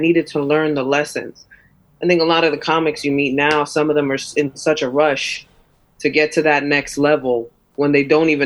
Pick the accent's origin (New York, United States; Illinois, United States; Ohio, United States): New York, United States; Bronx; I was raised in the South Bronx. I was raised in near the Soundview area of the South Bronx. Like, all the way down by the water.